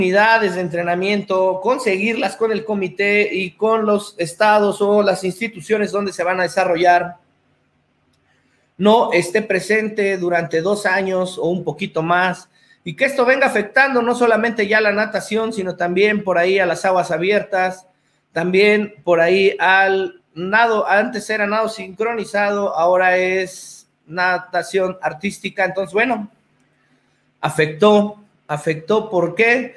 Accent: Mexico; Entonces nosotros como mexicanos debemos de luchar y debemos de respaldar nuestros propios intereses

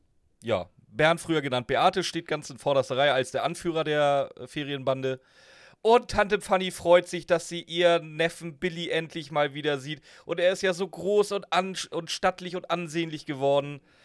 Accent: Schleswig-Holstein, Germany; Ich komme aus Schleswig-Holstein, wir hatten nix.

